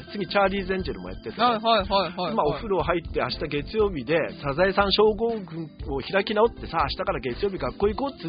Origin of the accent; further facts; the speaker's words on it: Toyama, Japan; そうなので俺僕富山から来たんですって言ったら